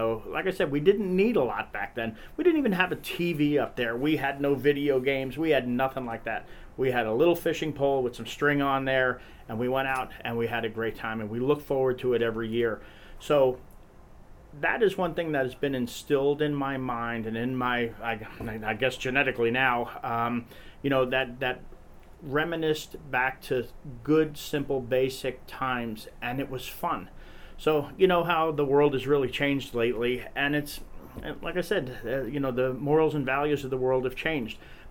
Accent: The Bronx, New York, United States; I grew up in the Bronx, New York, and the fishing was absolutely terrible in the Bronx, New York. You know, I'm 56 years old. I grew up in there in the 60s.

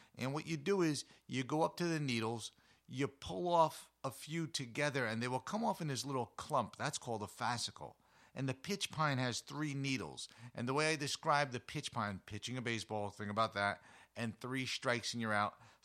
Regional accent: New Jersey, United States; my teenage years, and growing up in the New Jersey Pine Barrens.

